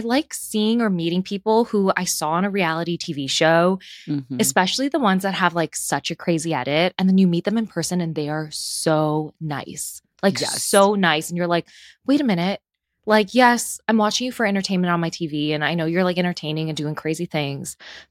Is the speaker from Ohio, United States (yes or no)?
no; Chicago, Illinois, United States; even though I was born and raised in Chicago.